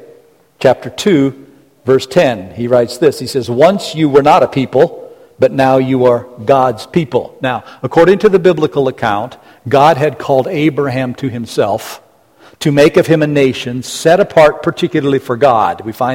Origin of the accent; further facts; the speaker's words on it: United States; I love being an American, even if I don't like the way things have degenerated in just about every way in my lifetime.